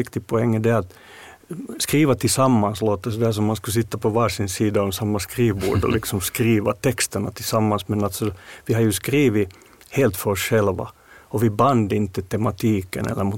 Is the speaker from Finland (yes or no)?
yes; Finland; För det har vi märkt både hemma i Finland ett par gånger